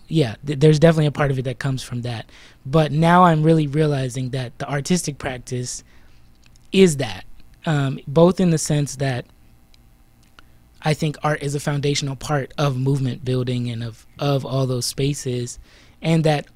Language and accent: English; California, United States; now in New York City, United States; Originally I'm from the Bay Area, in which gentrification, as you mentioned, is rampant. I now live in New York City